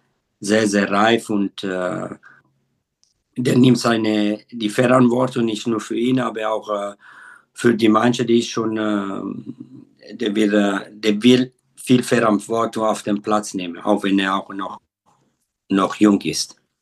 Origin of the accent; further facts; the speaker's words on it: Ascona, Ticino, Switzerland; born there; first language Italian; German is a second language; meine Muttersprache ist Italienisch, weil ich in der Schweiz geboren bin, in Ascona, im Kanton Tessin. Ist der einzige Kanton in der Schweiz, wo man Italienisch spricht.